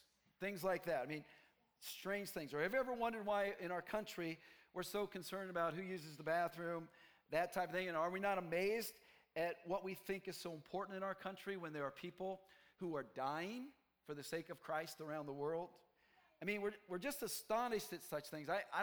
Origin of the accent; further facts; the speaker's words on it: Chicago, Illinois, United States; I'm from the Chicago area, and I've pretty much seen every kind of driving possible, and people like to say nice things with their hands to you when you drive in Chicago.